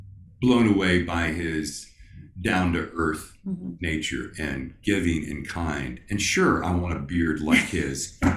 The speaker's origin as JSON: {"language": "English", "region": "the Carolinas", "country": "United States", "tie": "born or raised there", "said": "reminds me of growing up in the Carolinas."}